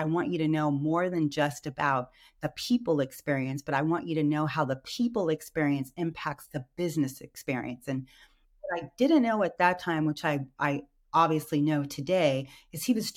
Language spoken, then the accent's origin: English; Burlingame, California, United States; growing up in Burlingame and being one of only five Black girls in an all-white Catholic school